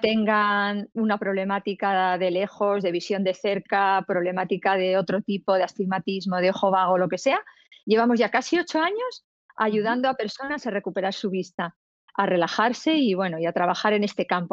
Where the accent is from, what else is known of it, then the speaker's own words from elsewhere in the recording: Madrid, Community of Madrid, Spain; now in Majadahonda, Spain; Somos de aquí, de Madrid. Estamos en Majadahonda viviendo, pero vamos, nacimos en Madrid y de momento estamos aquí